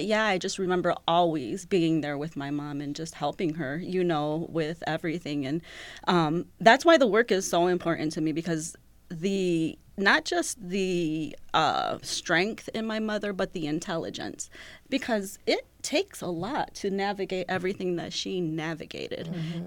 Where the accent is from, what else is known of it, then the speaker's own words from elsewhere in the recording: Toledo, Ohio, United States; first language Spanish; Spanish is my first language, but I mean, for the most part, I remember speaking both languages. My mom was always very big on speak Spanish. We speak mm-hmm. Spanish, which was a big difference for what the culture was in Toledo at the time when I was a child.